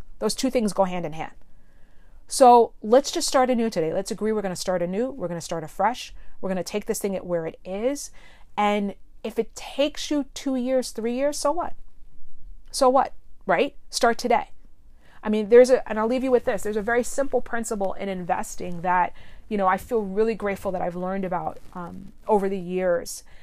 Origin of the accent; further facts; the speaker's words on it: New York, United States; I'm a New Yorker, right? Like, so I, you know, I keeps it real.